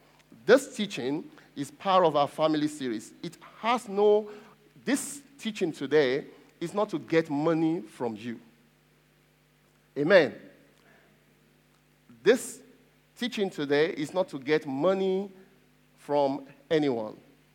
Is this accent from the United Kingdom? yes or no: no; Nigeria; I said naira because that's the currency in my home country.